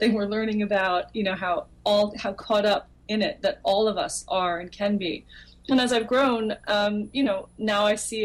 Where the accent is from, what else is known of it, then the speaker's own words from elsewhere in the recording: Manhattan, New York, United States; in the 80s and 90s, growing up in Manhattan, wanting to model.